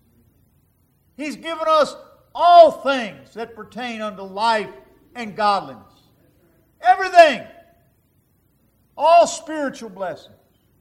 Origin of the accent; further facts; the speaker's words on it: United States; born there; And I thank God that I was born in America, where we take for granted so many freedoms, so many blessings.